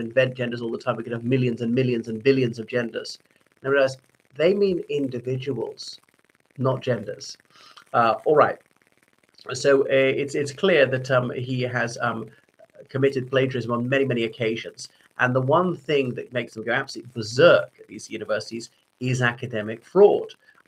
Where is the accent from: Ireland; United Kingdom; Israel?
Ireland; o everyone … from Ireland.